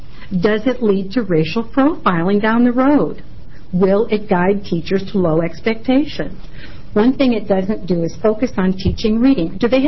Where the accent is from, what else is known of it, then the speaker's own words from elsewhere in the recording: Oak Grove, United States; Chairman Flores, members of the committee … from Oak Grove.